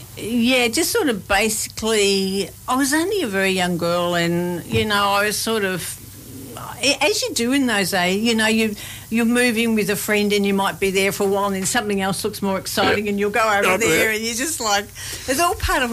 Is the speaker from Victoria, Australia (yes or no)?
yes; Box Hill, Victoria, Australia; so I lived in Box Hill really all my growing up year